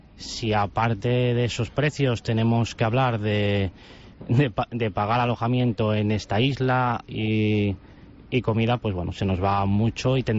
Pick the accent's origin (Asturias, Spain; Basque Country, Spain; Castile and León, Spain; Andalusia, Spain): Asturias, Spain; y desde Asturias, que soy asturiano, a Tenerife